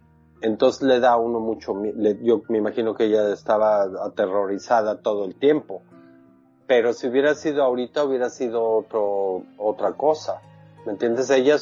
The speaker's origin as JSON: {"language": "Spanish", "country": "Mexico", "moved": "yes", "lives_now": "London, United Kingdom", "said": "Aquí, fíjate, soy mexicano y enseño cine mundial en Londres."}